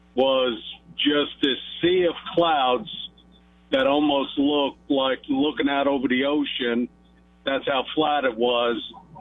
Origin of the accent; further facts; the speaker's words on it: New York, United States; moved away as an adult; Grew up in New York, lived there all my life until I joined the Corps.